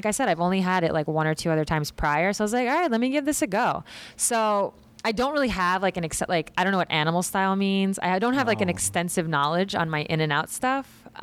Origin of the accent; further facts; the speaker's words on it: United States; I grew up in America. I know fast food.